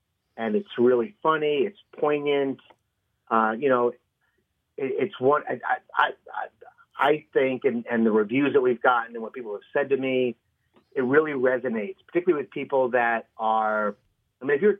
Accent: East Coast, United States; Like, I grew up on the East Coast, so that's what I know.

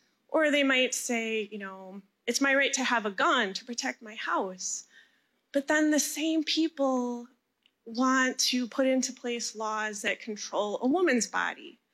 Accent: Milwaukee, Wisconsin, United States; I'm from Bayview in Milwaukee.

